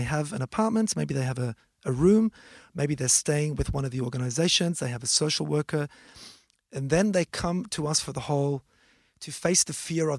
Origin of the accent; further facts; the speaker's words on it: Switzerland; English is a second language; from where I come from Switzerland, there are many social businesses.